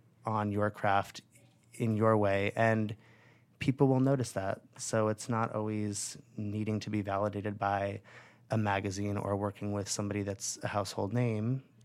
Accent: California, United States; I grew up in California.

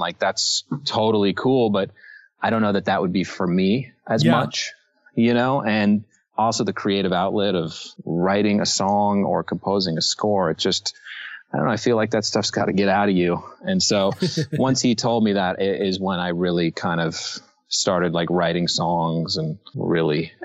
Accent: Los Angeles, California, United States; I grew up in Los Angeles

